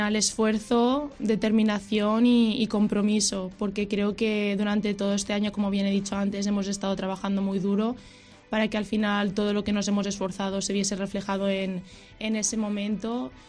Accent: Benissa, Valencian Community, Spain; que lo hice en mi pueblo, Benissa, con toda mi gente

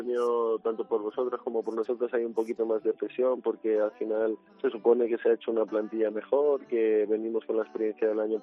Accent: Calamonte, Extremadura, Spain; Yo empecé a jugar en Mérida, porque yo soy de Calamonte, que es un pueblito pequeño, y ahí no había baloncesto.

